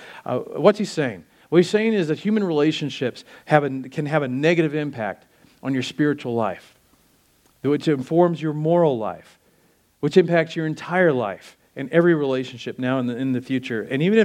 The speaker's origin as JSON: {"language": "English", "region": "Oklahoma", "country": "United States", "tie": "born or raised there", "said": "I grew up in the Midwest and fireworks were a big thing in Oklahoma"}